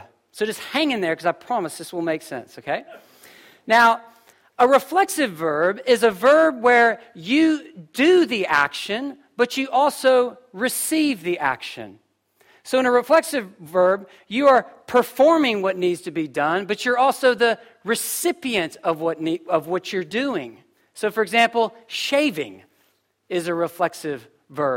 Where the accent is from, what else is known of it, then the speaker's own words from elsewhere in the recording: United States; I mean, I'm American. Just figure that, listen, I was culturally conditioned to say awkward things.